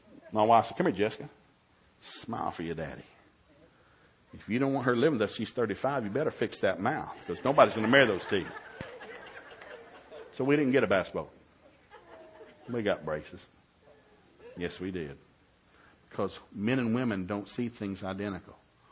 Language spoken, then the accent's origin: English; Tennessee, United States; I hate Tide because I'm from Tennessee. It's big orange country.